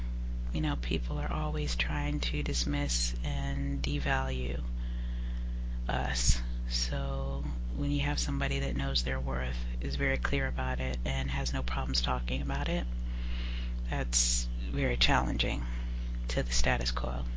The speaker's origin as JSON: {"language": "English", "region": "the South", "country": "United States", "said": "we're both from the South."}